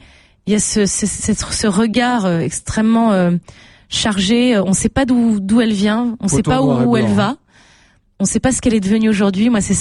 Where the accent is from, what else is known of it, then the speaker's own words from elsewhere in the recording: Saint-Yor, Auvergne-Rhône-Alpes, France; On est de l'Auvergne, de Saint-Yor.